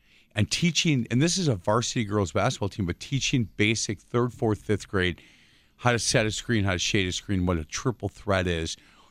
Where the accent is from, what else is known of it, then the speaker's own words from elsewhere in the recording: Ireland; I'm an Irish guy that can talk